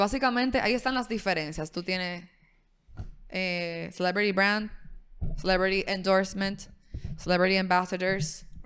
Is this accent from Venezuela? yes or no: no; Santiago de los Caballeros, Santiago, Dominican Republic; Nosotras somos de Santiago, de los Caballeros.